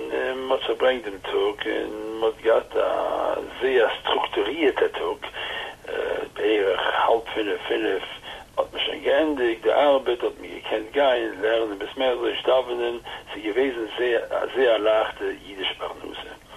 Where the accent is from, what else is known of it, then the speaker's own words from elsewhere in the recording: Antwerp, Flanders, Belgium; born there; Ich bin geboren in 1937, 3 Jahre vor dem Krieg, bin ich geboren in Antwerpen. Meine Eltern sind gekommen von Polen, meine Tat ist von Ruhe gekommen von Russisch-Polen, Kongress-Polen.